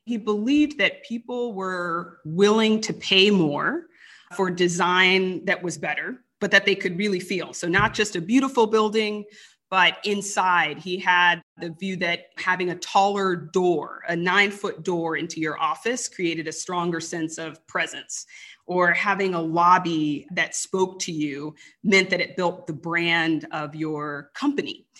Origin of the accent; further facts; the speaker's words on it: Houston, Texas, United States; I'm from Houston, so a city that is famous for its lack of zoning.